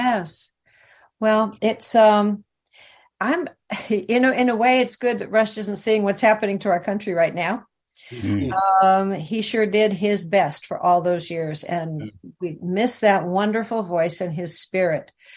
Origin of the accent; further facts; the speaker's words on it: Glendale, California, United States; now in Sherman Oaks, United States; But I was from Glendale. And met my husband, who is from Lubbock.